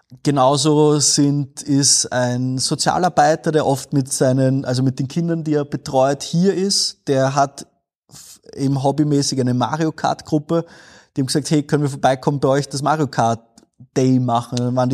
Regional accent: Vienna, Austria; now in Linz, Austria

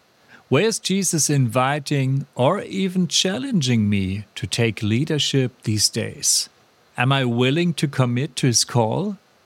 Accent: Hamburg, Germany

